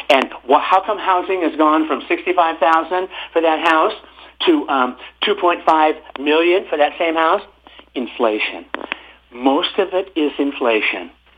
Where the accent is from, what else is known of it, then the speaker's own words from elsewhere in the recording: Encinitas, California, United States; I could have come home to my hometown of Encinitas, which is right on the beach